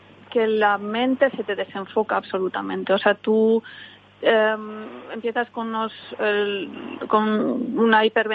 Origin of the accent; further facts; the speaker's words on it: Madrid, Community of Madrid, Spain; moved away as an adult; now in Germany; Yo soy de Madrid y me vine a Alemania hace muchísimo tiempo porque me pilló la época, otra época mala, y entonces no encontraba trabajo y me vine para acá.